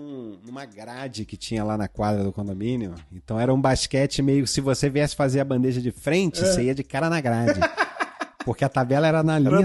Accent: Rio de Janeiro, Brazil; cresci em Jacarepaguá, então tenho essa limitação de conhecer bem Jacarepaguá, Madureira, Vila Valqueira e Marechal e desconhecer o resto do mundo.

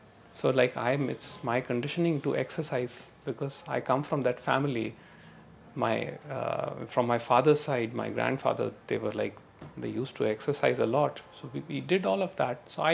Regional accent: Punjab, India; English is a second language; Like, I come from the Punjabi family.

